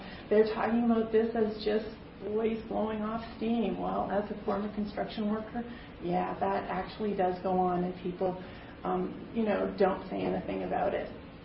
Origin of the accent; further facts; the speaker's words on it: Canada; I am from Canada, so I have a slightly different perspective.